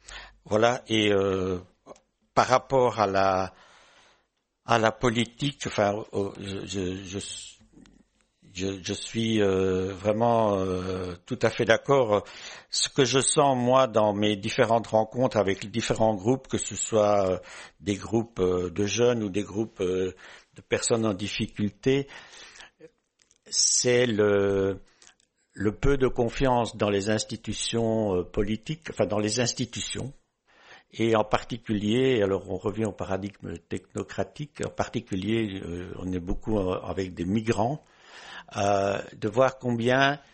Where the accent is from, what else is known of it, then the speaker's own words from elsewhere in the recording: Belgium; un exemple qui me revient de Belgique, puisque je suis belge